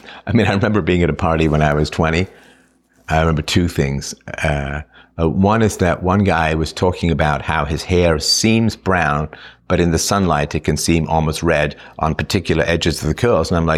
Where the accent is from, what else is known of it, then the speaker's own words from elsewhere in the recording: England, United Kingdom; growing up in England, traveling to Ireland, taking entrance exams for school in Scotland, coming to Canada. I went, of course, to Africa and Germany because of my mother's German. My father was Irish, but worked in South Africa.